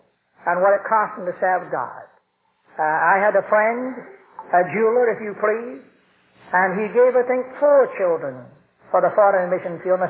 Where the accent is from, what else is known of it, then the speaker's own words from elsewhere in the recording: Scotland, United Kingdom; And I'm a Scotsman